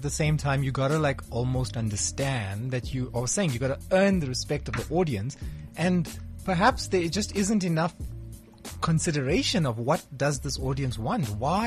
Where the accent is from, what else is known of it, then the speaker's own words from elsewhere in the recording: South Africa; No, but if anything, I'm not Indian. I'm South African.